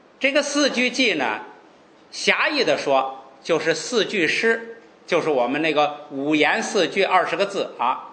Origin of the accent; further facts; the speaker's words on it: China; 就好像我们中国人呢，说你这个书有多长啊，说有1卷，有10卷，有100卷。